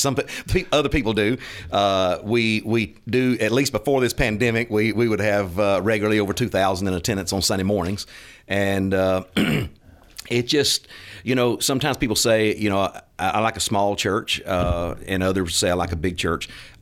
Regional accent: Tallapoosa, Georgia, United States; I grew up in Tallapoosa, share the same hometown.

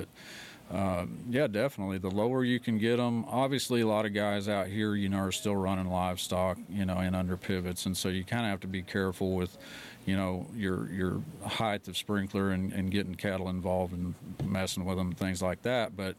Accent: Sayre, Oklahoma, United States; It's growing up in Sayre. You know, that's where I was born and raised.

